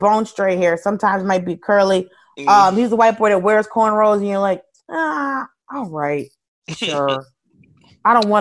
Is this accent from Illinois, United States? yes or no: no; Atlanta, Georgia, United States; Yeah, and, I grew up in Atlanta. I couldn't help it.